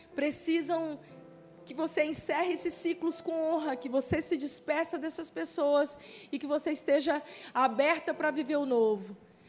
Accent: São Luís, Maranhão, Brazil; moved away as an adult; now in Teresina, Brazil; quando eu estava mudando de São Luís, a minha cidade natal, para esse campo missionário que nós estamos hoje ali em Teresina

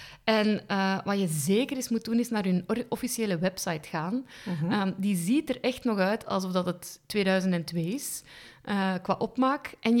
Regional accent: Flanders, Belgium; Bij ons in Vlaanderen goed voor een tweede plaats in de top.

